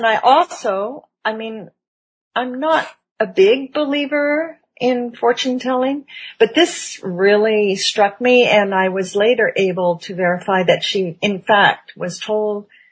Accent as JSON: {"language": "English", "region": "California", "country": "United States", "tie": "born or raised there", "also_born_or_lived": "Miami", "lives_now": "Canada", "said": "I was born in Miami. I was raised in California, and I am aged in Canada."}